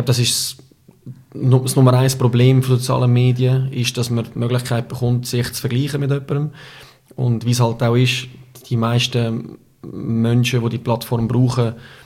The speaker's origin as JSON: {"language": "German", "country": "Switzerland"}